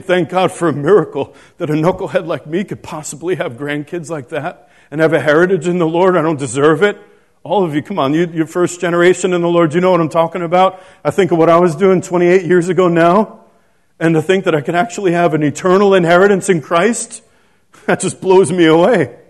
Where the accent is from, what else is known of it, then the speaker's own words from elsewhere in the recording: New York, United States; also born or lived in Boston; It was so funny because I'm from New York. I lived in Boston. I'm from the Empire State. You know, I'm used to big things.